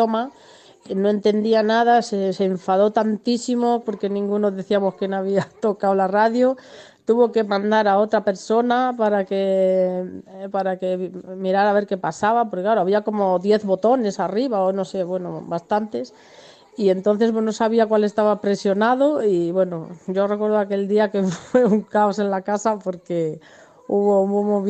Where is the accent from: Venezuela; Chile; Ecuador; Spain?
Spain; born there; yo ya nací en España, ¿no? Pero mis padres estuvieron en Alemania unos años y entonces trajeron una radio de Alemania para su casa, ¿no? Nosotros somos pues de la España rural, ¿no?